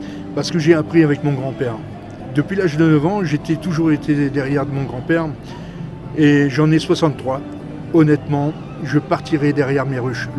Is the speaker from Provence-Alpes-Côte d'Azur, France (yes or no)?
no; Hauts-de-France, France; chez nous, dans le Nord-Pas-de-Calais, Picardie, quand vous voyez, c'est des champs industriels